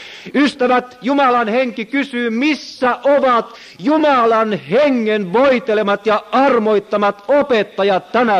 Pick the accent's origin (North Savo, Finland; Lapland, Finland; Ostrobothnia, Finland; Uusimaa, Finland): Ostrobothnia, Finland; now in Turku, Finland; Minä olen syntyisin pohjalainen, vaikka olen asunut melkein 20 vuotta Turussa, ja kasvanut lapsuuteni ja nuoruuteni hartaassa uskonnollisessa körttiläisessä miljöössä.